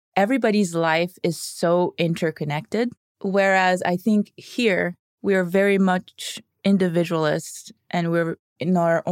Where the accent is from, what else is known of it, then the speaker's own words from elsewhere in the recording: Mauritius; also born or lived in Canada; So I was born in Canada, and then my parents moved back to Mauritius, which is where they grew up. Mauritius is a tiny island east of Madagascar in the Indian Ocean. It's the only place the dodo bird ever lived. So I grew up there.